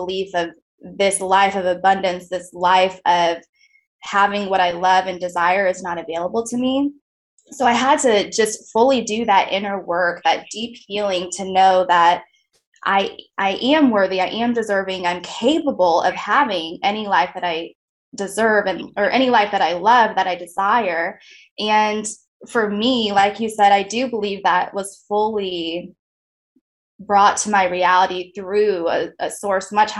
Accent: Springfield, Illinois, United States; Right now I'm back in my hometown in Springfield, Illinois.

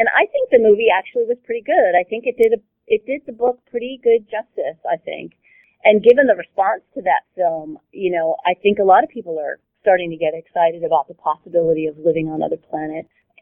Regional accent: Chicago, Illinois, United States; now in California, United States; I grew up in the Chicago area.

